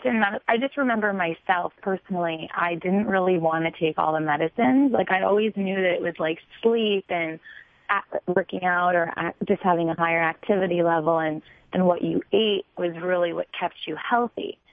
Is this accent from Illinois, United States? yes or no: no; New York City, New York, United States; growing up in New York City, that I only knew about Western medicine.